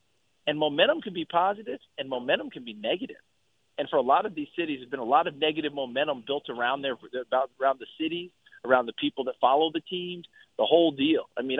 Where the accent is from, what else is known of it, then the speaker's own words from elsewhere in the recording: Northeast, United States; Look, I grew up in the Northeast.